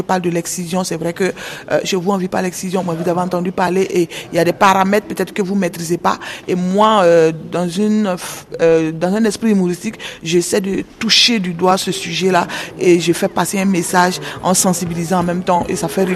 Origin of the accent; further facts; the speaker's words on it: Ouagadougou, Centre, Burkina Faso; que j'ai joué au Sénaza, c'est-à-dire c'est une salle de spectacle chez nous à Ouagadougou.